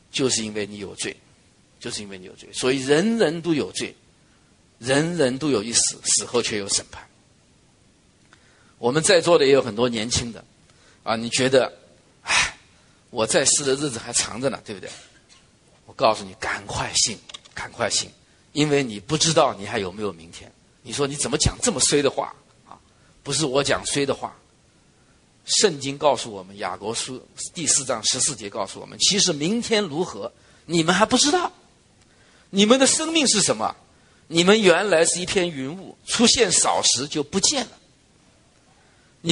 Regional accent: Zhejiang, China; 我留心浙江的新闻，因为我是浙江人嘛。

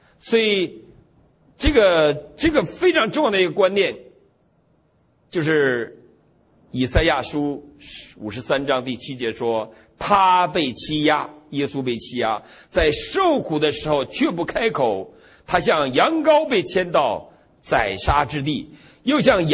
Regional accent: Northeast China, China; 我们东北人相信黄鼠狼，他管叫狐黄二仙

